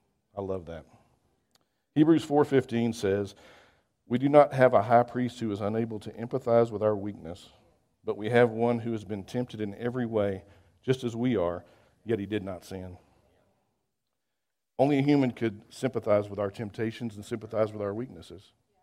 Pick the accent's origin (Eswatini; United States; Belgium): United States; Texas; And for some reason, being a Texan, we like that kind of victory.